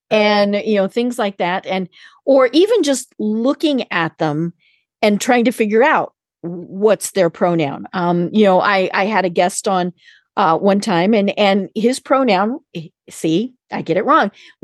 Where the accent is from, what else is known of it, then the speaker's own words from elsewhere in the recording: Colorado, United States; now in Atlanta, United States; Now, the really funny thing is I tell them I live in Atlanta, but I'm from Colorado.